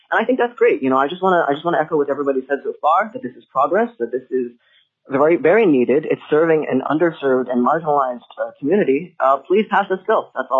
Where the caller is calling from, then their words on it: Anchorage, Alaska, United States; I'm coming from Anchorage, Alaska.